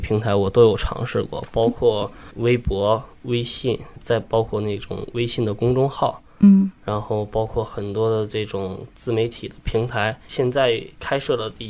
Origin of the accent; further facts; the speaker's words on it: Northeast China, China; 对，因为我是东北人嘛，然后可能是整个家庭的教育也有一方面的影响